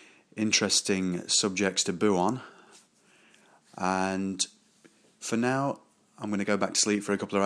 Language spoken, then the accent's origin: English; Chesterfield, East Midlands, United Kingdom; also born or lived in Sydney, Australia; obviously. I come from Chesterfield in Derbyshire, on the borders of the Peak District. I was born in Sydney, Australia, but I've grown up in the UK.